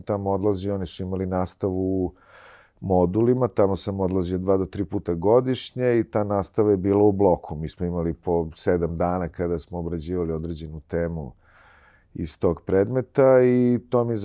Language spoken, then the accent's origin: Serbian; Pristina, Pristina District, Kosovo; moved away as an adult; now in Belgrade, Serbia; Osnovne studije sam završio u Prištini, ja sam rođen u Prištini, tamo sam živeo, završio sve škole i fakultet, nakon čega sam došao u Beograd na specijalizaciju